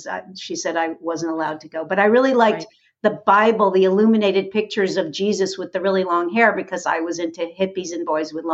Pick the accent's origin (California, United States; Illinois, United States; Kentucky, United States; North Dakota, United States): California, United States; Beverly Hills; I went to bat mitzvahs and bar mitzvahs when I was growing up in Beverly Hills